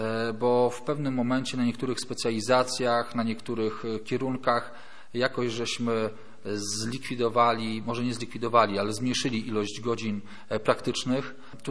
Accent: Szczecin, West Pomeranian Voivodeship, Poland; now in Gdańsk, Poland; cały czas mi wszyscy jak mantrę powtarzają, że jestem ze Szczecina.

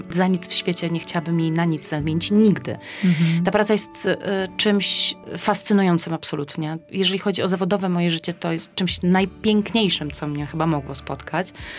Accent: Żelistrzewo, Pomeranian Voivodeship, Poland; No nie wiem, ze 20 lat temu, to myślę, że przez gardło by mi nie przeszło takie powiedzenie komuś oficjalnie, albo komuś nowo poznanemu, jestem z Żeliszczewa.

